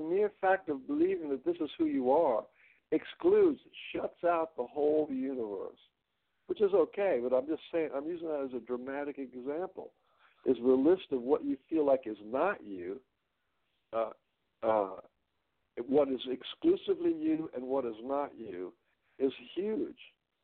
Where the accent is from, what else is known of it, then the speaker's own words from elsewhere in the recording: United States; born there; I have this education, and I was born in America